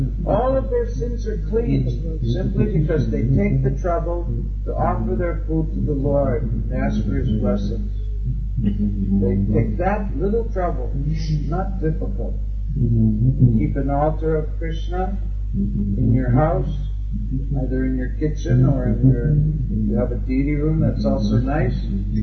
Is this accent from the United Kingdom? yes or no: yes; England, United Kingdom; I'm from England.